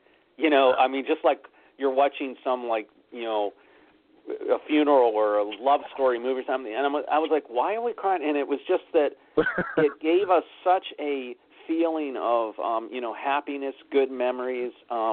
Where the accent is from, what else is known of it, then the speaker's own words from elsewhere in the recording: Pittsburgh, Pennsylvania, United States; I grew up in Pittsburgh, and they would come around New Year's Eve time, Christmas, New Year's Eve time every year.